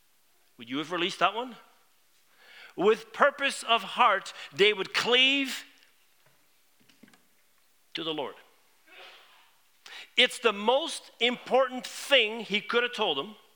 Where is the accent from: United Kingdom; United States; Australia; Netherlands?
Netherlands; born there; first language Dutch; English is a second language; I was born in Holland, so I knew Dutch.